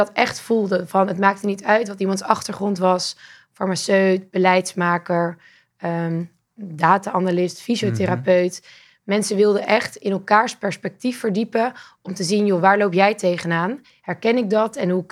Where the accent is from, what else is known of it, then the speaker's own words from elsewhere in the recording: Herpt, North Brabant, Netherlands; also born or lived in Vlijmen; Ik ben geboren in Brabant, in Vlijmen. Een klein dorpje naast Den Bosch. En maar al vroeg verhuisd naar nog een kleiner dorpje. Dat dorpje heette Herpt. 750 inwoners in Rotonde.